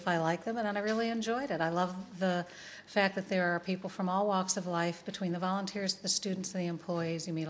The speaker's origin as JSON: {"language": "English", "country": "United States", "moved": "as an adult", "said": "Well, I am from the States. We moved here about 9 months ago"}